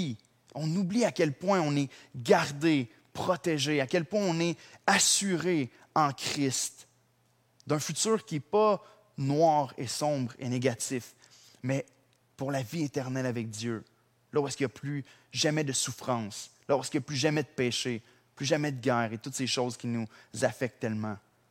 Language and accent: French; Drummondville, Quebec, Canada; dans ma ville natale à Drummondville